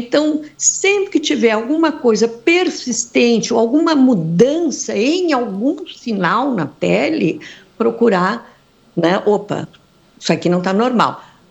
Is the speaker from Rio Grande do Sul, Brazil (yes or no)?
yes; Porto Alegre, Rio Grande do Sul, Brazil; Eu sou de Porto Alegre. Eu venho a São Lourenço uma vez por mês, né?